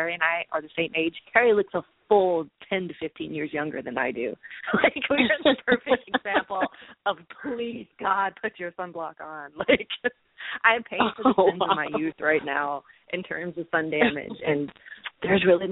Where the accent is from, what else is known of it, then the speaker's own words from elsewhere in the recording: the South, United States; But it was from me growing up in the South, you know, with my hair in a ponytail.